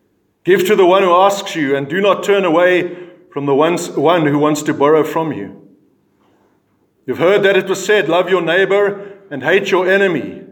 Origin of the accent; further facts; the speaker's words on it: South Africa; I grew up in South Africa.